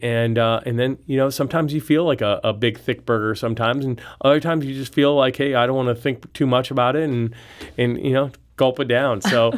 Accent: Santa Fe, New Mexico, United States; I loved growing up in Santa Fe, New Mexico. My family, had a restaurant there for 27 years.

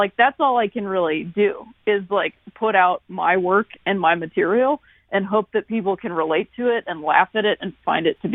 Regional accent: Akron, Ohio, United States; I'm from Akron, Ohio, and that's, you know, northeastern Ohio, so Cleveland baseball fans there.

